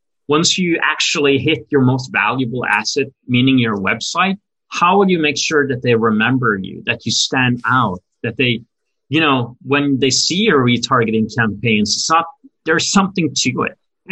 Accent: Norway; English is a second language; moved away as an adult; now in New York, United States; I have to admit, I'm actually, you know, born and raised in Norway and Europe, and we are not the best at selling. So it's kind of weird that this company comes and originates from Norway.

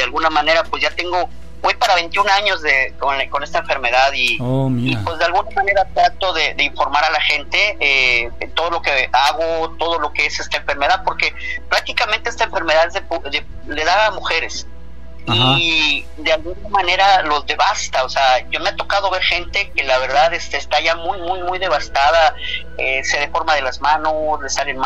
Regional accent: Veracruz, Mexico; now in Baja California, Mexico; Pero yo soy del estado de Veracruz.

